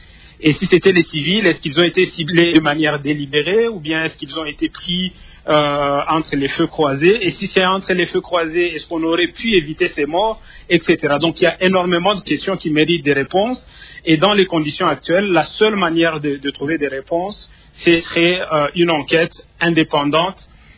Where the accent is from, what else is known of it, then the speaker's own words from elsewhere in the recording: Goma, North Kivu, DR Congo; Je suis moi-même de Goma et on en a vu des choses.